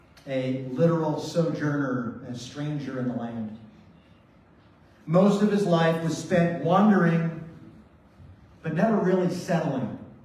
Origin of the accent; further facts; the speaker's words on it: Andrews Air Force Base, Maryland, United States; born there; also born or lived in Washington, D.C. / Worcester, Massachusetts / Orlando, Florida; But I was born in Andrews Air Force Base, Maryland. Then we moved to D.C. Then we moved to Worcester, Massachusetts.